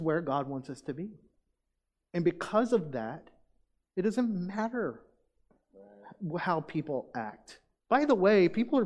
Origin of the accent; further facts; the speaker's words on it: Oklahoma City, Oklahoma, United States; now in Falls City, United States; I grew up in Oklahoma City, major metropolitan, millions of people. And then moving from, you know, big cities to Falls City, it was hard for me at first